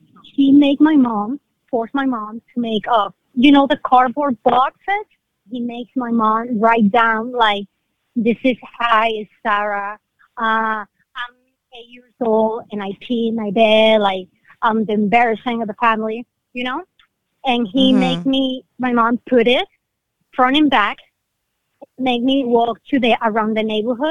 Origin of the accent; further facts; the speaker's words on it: Venezuela; I'm from Venezuela, by the way.